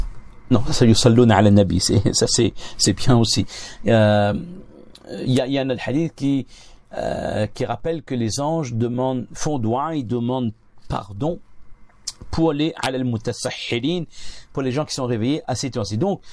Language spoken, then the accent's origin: French; France; En tant que bon français, on va demander tout ça.